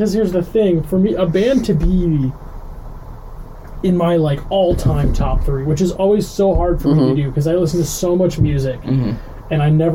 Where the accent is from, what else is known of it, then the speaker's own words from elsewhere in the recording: Cleveland, Ohio, United States; I'm from Cleveland, so there's a great music scene out there.